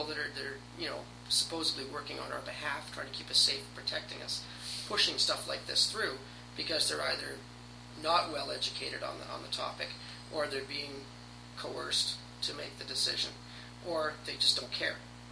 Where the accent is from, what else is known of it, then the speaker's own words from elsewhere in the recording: Canada; as a Canadian, if I move to the States, it's going to affect me as an American.